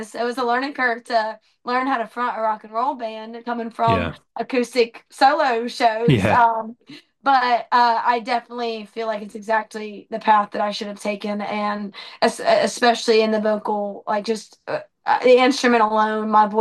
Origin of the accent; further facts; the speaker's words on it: Alabama, United States; I grew up in Alabama.